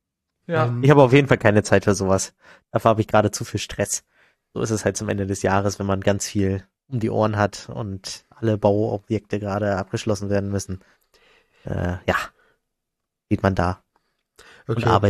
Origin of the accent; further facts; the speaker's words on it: North Germany, Germany; Also das sag ich als Norddeutscher.